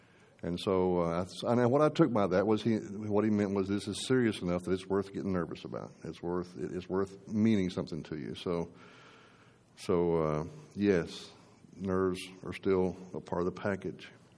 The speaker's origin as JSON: {"language": "English", "region": "Texas", "country": "United States", "said": "Don't mean anything by that as a Texan."}